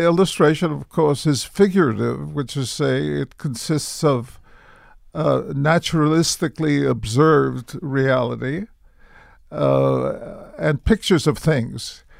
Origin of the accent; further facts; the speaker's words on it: New York City, New York, United States; And growing up in New York simply meant having more accessible to me as ideas and influence